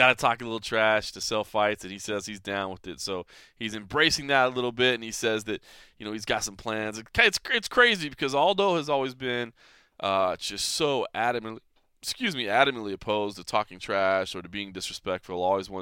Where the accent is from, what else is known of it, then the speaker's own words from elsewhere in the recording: Dallas, Texas, United States; it is in my hometown of Dallas, Texas. Very cool because that is May the 13th.